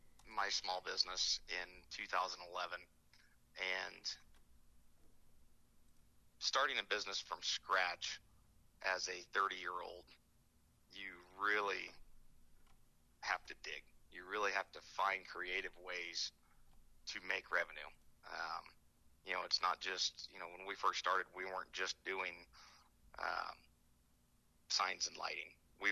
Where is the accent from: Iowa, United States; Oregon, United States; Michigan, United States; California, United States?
Iowa, United States; Indianola; born and raised in Indianola. My wife and I moved down to the New Virginia area about 17 years ago